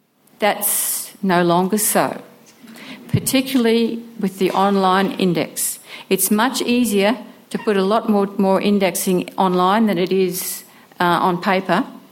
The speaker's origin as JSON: {"language": "English", "country": "Australia", "said": "so I'm Australian."}